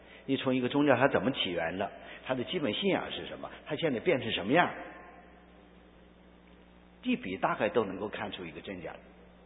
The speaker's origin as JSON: {"language": "Chinese", "country": "China", "said": "我们中国人所拜的观音菩萨"}